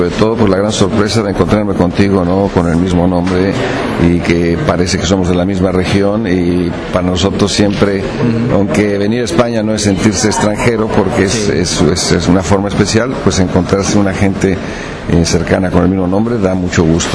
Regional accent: Mexico; A nosotros como mexicanos nos llaman mucho, mucho la atención.

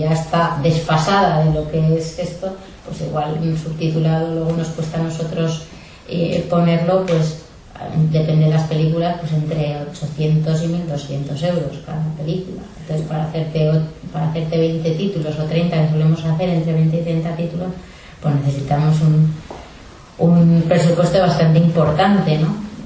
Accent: Pamplona, Navarre, Spain; Yo doy fe, porque yo soy de Pamplona, y suelo acudir a esas películas.

